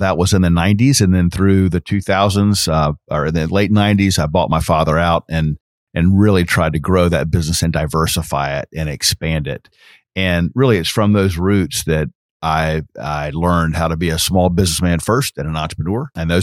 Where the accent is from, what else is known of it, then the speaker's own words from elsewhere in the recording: Orlando, Florida, United States; I grew up here in Orlando, Florida, and was educated as an accountant.